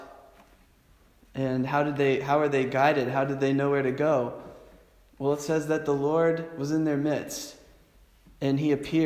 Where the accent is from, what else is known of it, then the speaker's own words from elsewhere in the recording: Kansas, United States; Growing up in Kansas, I saw tornadoes.